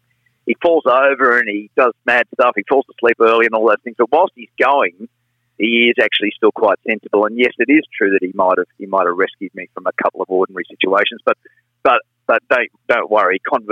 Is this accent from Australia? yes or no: yes; New South Wales, Australia; So that's and I really loved those days of, you know, playing footy and growing up on the Central Coast.